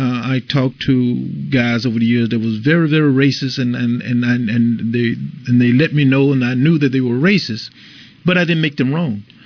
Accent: Mississippi, United States; born there; I was not in Martin Luther King's corner because I was born in Mississippi.

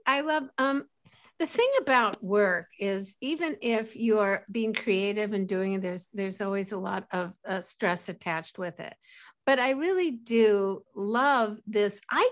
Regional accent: Los Angeles, California, United States; I grew up in Los Angeles and I was working the birthday party circuit like you wouldn't believe.

